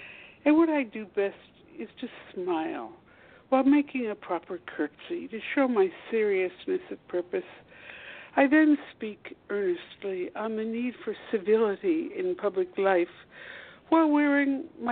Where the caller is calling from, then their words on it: Washington, District of Columbia, United States; Washington, D.C. I'm 8 blocks from the White House, which used to be a neat thing.